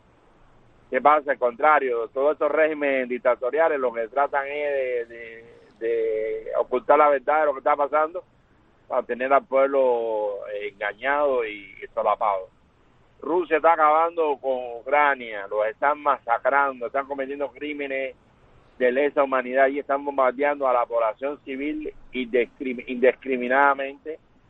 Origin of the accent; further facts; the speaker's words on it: Cuba; Dios me lo bendiga a usted y a mi pueblo cubano.